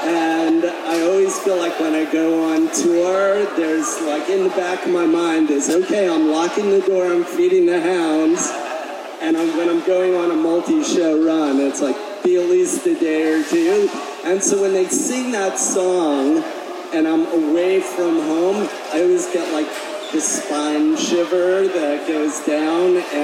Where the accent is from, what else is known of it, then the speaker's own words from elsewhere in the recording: Colorado, United States; so I'm from Colorado and I flew out here.